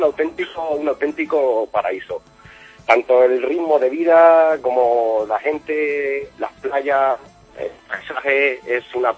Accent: Losar de la Vera, Extremadura, Spain; moved away as an adult; now in Honolulu, United States; Soy de Extremadura, de Losar de la Vera.

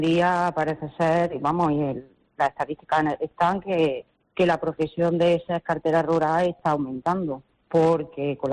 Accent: Villacarrillo, Andalusia, Spain; Estamos 8 rurales y 8 que trabajan en el pueblo, o sea, en mi pueblo de Villacarrillo, que tiene sobre unos 10.000 habitantes.

